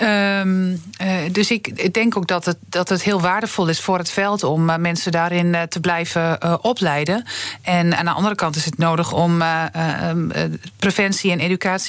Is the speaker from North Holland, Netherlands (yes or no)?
no; Overijssel, Netherlands; ik kom uit Twente.